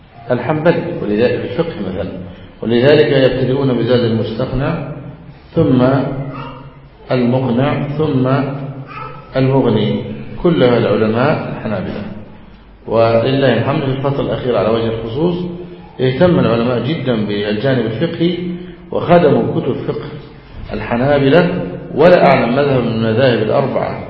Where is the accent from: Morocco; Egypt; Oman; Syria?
Egypt; كما عندنا في مصر مثلا